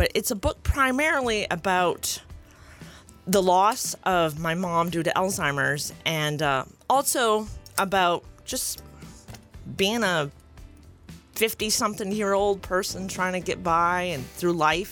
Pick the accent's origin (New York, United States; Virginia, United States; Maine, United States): Maine, United States; Stonington; I grew up in Deer Isle, Stonington. It's my hometown